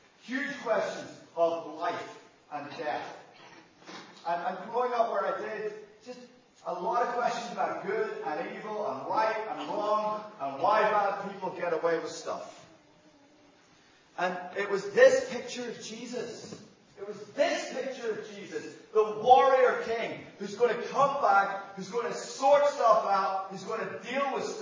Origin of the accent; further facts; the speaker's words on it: Northern Ireland, United Kingdom; I grew up in Northern Ireland in what we call it with classic sort of Irish understatement, the Troubles.